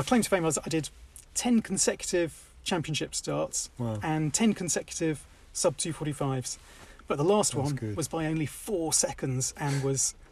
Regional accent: Oxted, South East England, United Kingdom; No, I started off life in a place called Oxted in Surrey, next to the North Downs.

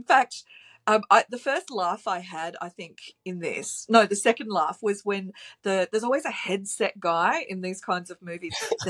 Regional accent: Australia; because we're Australian

